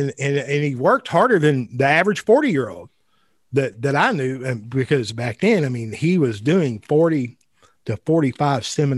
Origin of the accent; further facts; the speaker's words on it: Ireland; Well, I'm Irish as well.